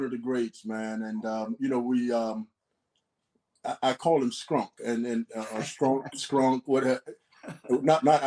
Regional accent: Gainesville, Florida, United States; I'm from Gainesville, as you said, and born and raised.

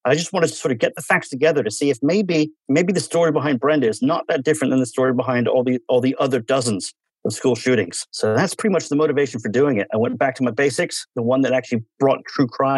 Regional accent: San Diego, California, United States; Well, I grew up in San Diego, like so many people, and, you know San Diego as being that small town in the 70s

